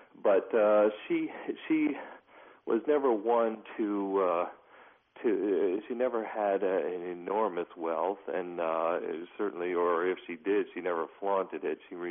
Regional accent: Kenya; also born or lived in Tunisia; I am African American, but I did grow up in Africa. I grew up in Kenya and Tunisia

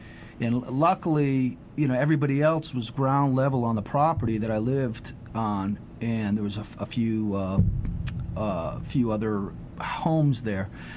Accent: New Orleans, Louisiana, United States; moved away as an adult; I miss New Orleans. I consider New Orleans my hometown.

